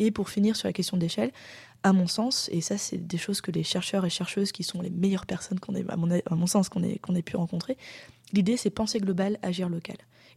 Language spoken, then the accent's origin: French; France; une adresse italienne qu'on n'avait pas, parce qu'on est français et qu'on n'avait pas du tout d'adresse italienne.